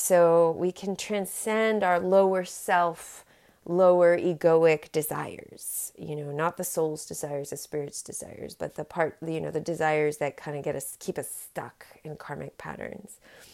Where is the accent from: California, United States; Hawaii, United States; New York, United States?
Hawaii, United States; it was kind of trippy for me because I'm from Hawaii and that's where I grew up, and that's close to the equator, so days and nights are more equal there than they are in other places